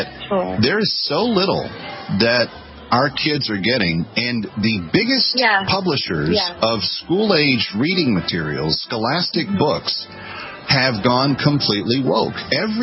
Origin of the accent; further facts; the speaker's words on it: Texas, United States; I'm originally from Texas